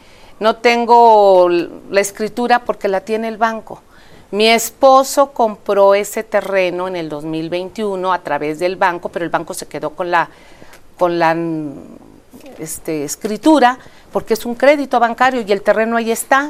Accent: Zacatecas, Mexico; born there; now in Coatzacoalcos, Mexico; No, yo nací en Zacatecas.

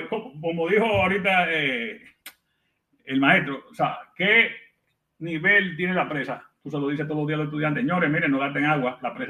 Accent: Dominican Republic; somos dominicanos todos y entendemos bien el mensaje.

